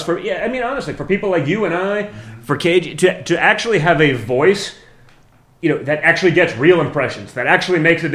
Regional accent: New York, United States; But like, as a New Yorker, you have 25,000 high-paying, six-figure jobs.

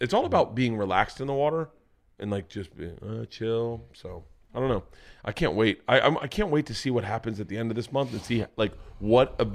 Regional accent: Florida, United States; Growing up in Florida, pool ocean counts as shower

